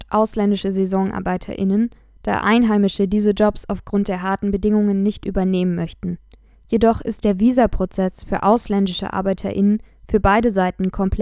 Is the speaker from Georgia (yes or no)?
yes; Georgia